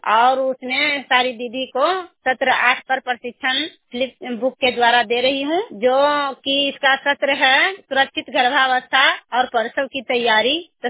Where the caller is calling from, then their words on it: Singhaul, Bihar, India; मैं पहल CLF sir मेरा नालंदा जिला से बोल रही हूँ, प्रखंड सर मेरा गांव सिंघौल।